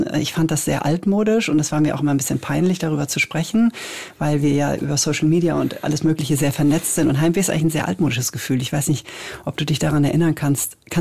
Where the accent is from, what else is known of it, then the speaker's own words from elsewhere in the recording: Schleswig-Holstein, Germany; ich komme eigentlich aus Schleswig-Holstein, aber für mich ist Hamburg und Schleswig-Holstein das, ne? Das gehört so für mich auch zusammen. Alles nördlich der Elbe. Und ich habe schon eine starke Verwurzelung immer hierher gehabt, obwohl ich viel weg war.